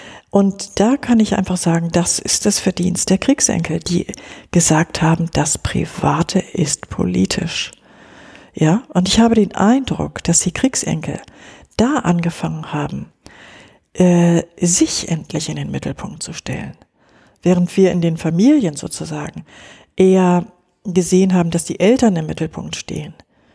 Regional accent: West Germany, Germany; Ich bin in Westdeutschland groß geworden, ja.

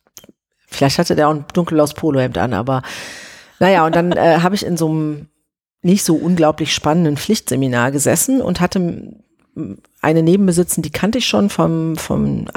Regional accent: Oberhausen, North Rhine-Westphalia, Germany; ja, ich komme aus Oberhausen. Alles, was man von da mit der S-Bahn erreichen kann. Also da habe ich noch in Oberhausen gewohnt.

